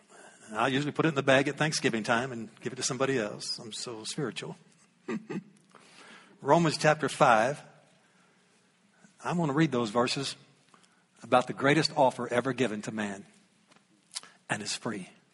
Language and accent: English; Ohio, United States; I'm from Ohio.